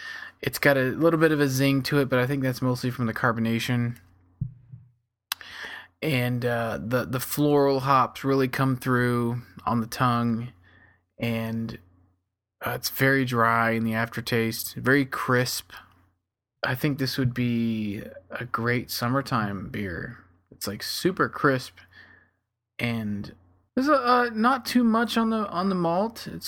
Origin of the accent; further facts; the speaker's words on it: Boston, Massachusetts, United States; We're not from Stratford upon Avon, bro. From Boston. Yeah. Boston.